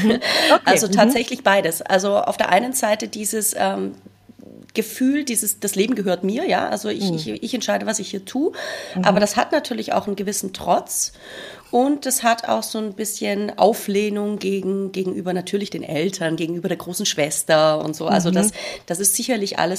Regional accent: Baden-Württemberg, Germany; born there; ich bin ja gebürtige Schwäbin

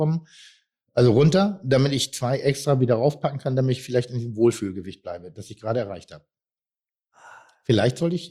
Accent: Pinneberg, Schleswig-Holstein, Germany

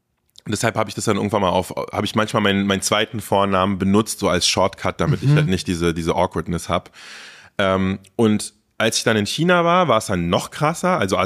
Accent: Berlin, Germany; Und ich bin auch in der ersten Klasse war ich schon in Berlin und so. Also ich bin in Berlin auf jeden Fall groß geworden. Wenn wir jetzt nicht Haare spalten, dann bin ich Berliner. Tempelhof Schöneberg.

